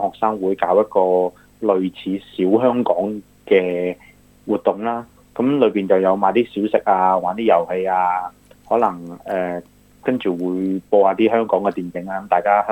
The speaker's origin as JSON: {"language": "Cantonese", "country": "Australia", "said": "我哋作為一個澳洲人，當然希望可以介紹下澳洲啊。"}